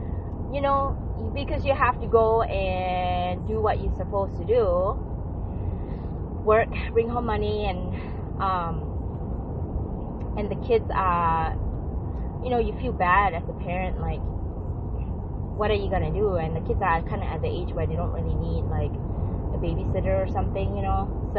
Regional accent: Singapore; I came from Singapore, and I wouldn't say it. We're definitely not from the middle class family.

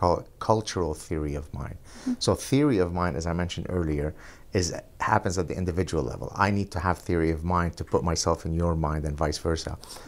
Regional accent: Lebanon; I was born and raised in Lebanon.

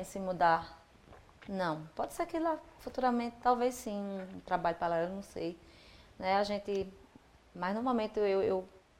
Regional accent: São Domingos do Cariri, Paraíba, Brazil; Isso foi lá na minha cidade de São Domingos do Cariri, no São João de lá.

